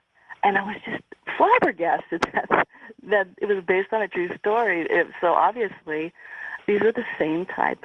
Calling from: Redding, California, United States; Redding, California.

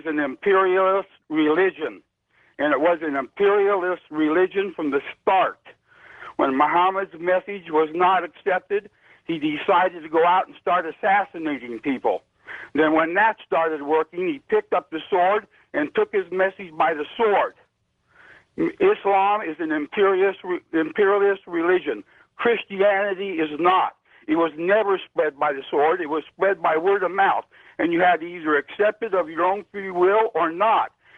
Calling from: Santa Clarita, California, United States; I'm calling from Santa Clarita.

